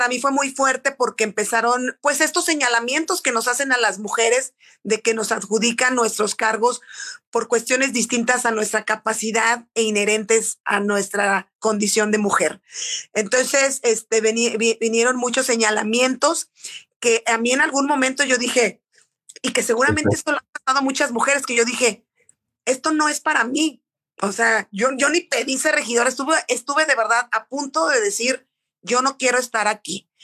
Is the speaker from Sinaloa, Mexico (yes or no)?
no; Irapuato, Guanajuato, Mexico; soy irapuatense, soy hija de la mermelada, soy licenciada en administración pública